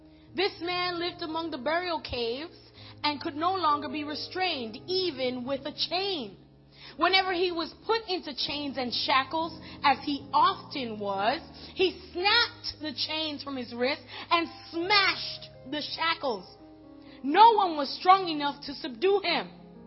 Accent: New York City, New York, United States; born there; I was born in Queens and I got a little hood in me.

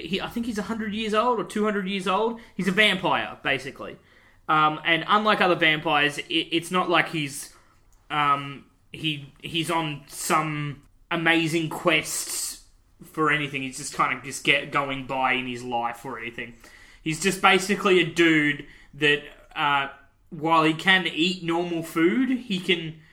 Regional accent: Australia; No. Why would we, Bob? We're Australian.

